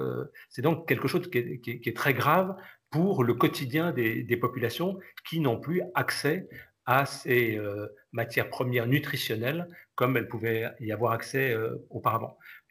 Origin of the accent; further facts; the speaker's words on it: France; Et on voit chez nous, en France, que ce sont les personnes les plus âgées qui meurent.